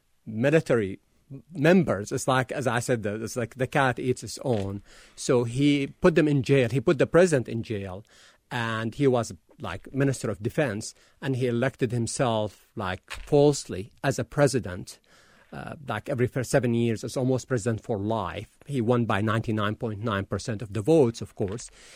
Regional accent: Hama, Hama Governorate, Syria; I'm from Hama.

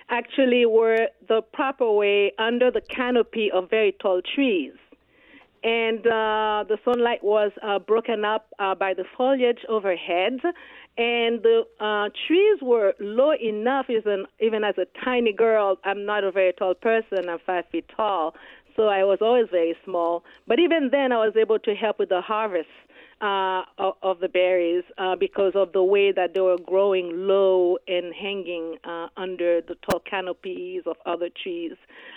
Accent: Haiti; moved away; Well, I came from Haiti, so the Caribbean, and I landed in Brooklyn in January, and it was snowing.

